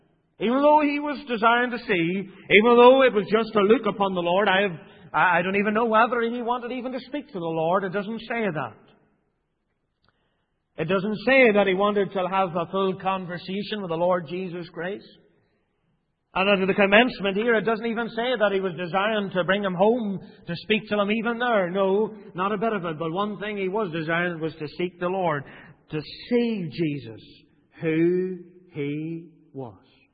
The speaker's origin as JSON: {"language": "English", "town": "Tandragee", "region": "Northern Ireland", "country": "United Kingdom", "said": "You go to Tandragee, I'm from Wayside. The only thing we're famous for there is potato crisps."}